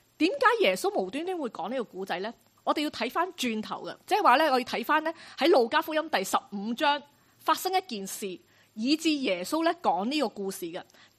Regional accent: Hong Kong; 因為我哋香港人真係咧。天生出嚟咧就識得計數嘅

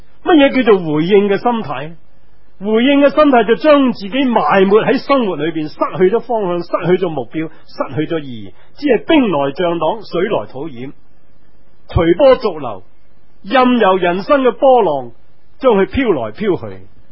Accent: Guangdong, China; 就好似我哋广东人话

